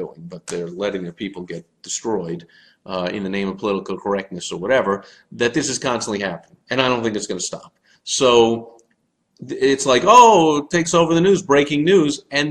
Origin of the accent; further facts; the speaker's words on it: The Colony, Texas, United States; Every day, we'd go by the store, my hometown, it was called The Colony, the newsstand, the stationery store, whatever it was, that had the baseball cards on the way home from school everyone would go to in the neighborhood